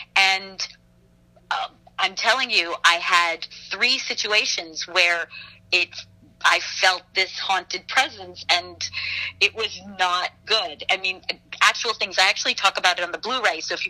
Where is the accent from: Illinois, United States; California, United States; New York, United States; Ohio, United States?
New York, United States; And then also I'm from Long Island. So I really felt very close to the material.